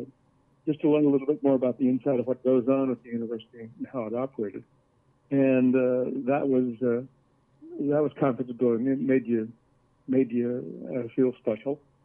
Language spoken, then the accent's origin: English; El Reno, Oklahoma, United States; Most of my time was spent growing up in El Reno, and then, as I say, on the weekends or summers, we'd be down at Anadarko.